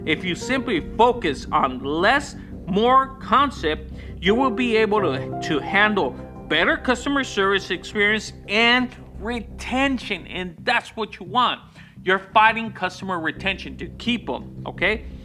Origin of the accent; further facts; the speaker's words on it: Arizona, United States; It was a little bit cold in San Diego, and as you guys know, I'm from Arizona.